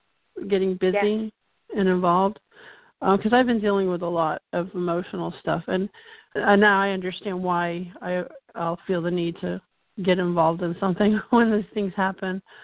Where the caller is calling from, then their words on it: Palmetto, Florida, United States; I'm calling from Palmetto, Florida, just south of Tampa.